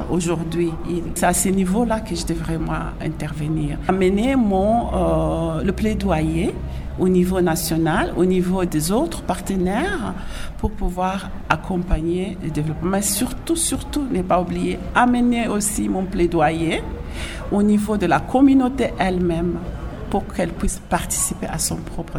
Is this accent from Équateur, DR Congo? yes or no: no; Bulape, Kasaï, DR Congo; il y a 4 zones de santé à Mweka, de Mushenye, de Kakenye, de Mweka même, et de Boulapé, mon village natal.